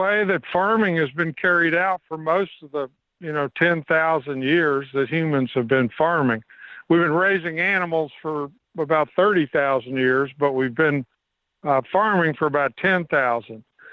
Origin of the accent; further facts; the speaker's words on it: Texas, United States; I grew up in Texas, and I became a full-time activist in the late 60s, 1967, to be exact.